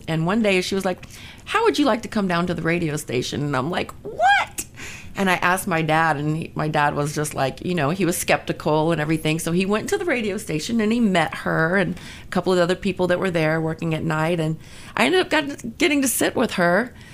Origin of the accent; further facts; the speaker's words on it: Albany, Georgia, United States; I grew up in Albany, Georgia.